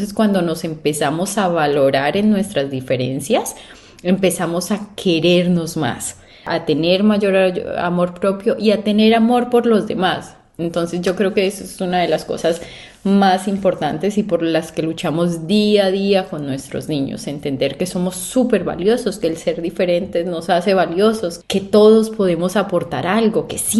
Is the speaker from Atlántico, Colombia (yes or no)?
no; La Plata, Huila, Colombia; Soy de La Plata, Huila, entonces soy plateña, soy opita.